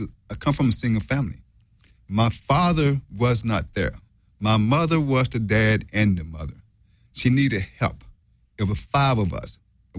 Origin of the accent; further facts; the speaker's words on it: Memphis, Tennessee, United States; I'm from Tennessee, Memphis, Tennessee. I grew up in a project.